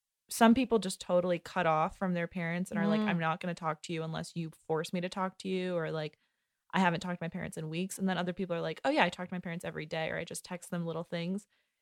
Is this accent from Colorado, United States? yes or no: no; New York, United States; yeah, I'm from New York. Well, yeah, you've grown up with 130 kids from kindergarten to 12th grade who all that's a given for